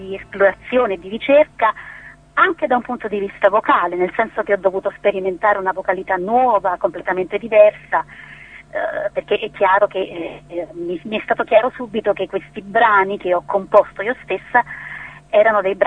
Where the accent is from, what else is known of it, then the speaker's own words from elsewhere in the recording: Naples, Campania, Italy; perché appunto veniamo da Napoli